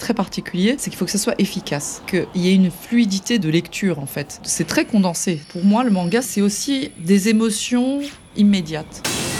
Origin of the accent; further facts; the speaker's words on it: France; born there; Mes deux parents sont japonais, mais je suis née en France.